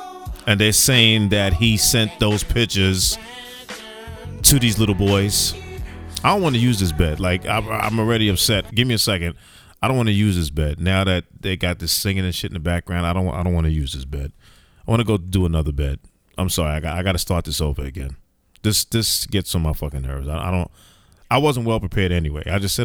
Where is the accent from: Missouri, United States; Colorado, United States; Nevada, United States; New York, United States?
New York, United States; Bronx; I'm from the Bronx. Streets talk.